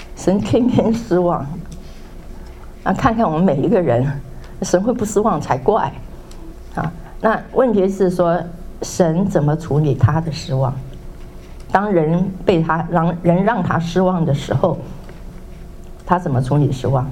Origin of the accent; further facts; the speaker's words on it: China; 那我们中国人的话，我们都很喜欢赢啊。